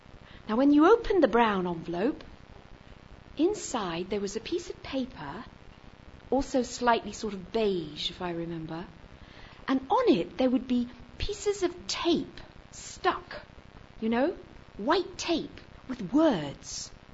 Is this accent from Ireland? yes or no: no; Kampala, Central Region, Uganda; this house where I was growing up in Kampala, and the address was number 3, Kitante Road.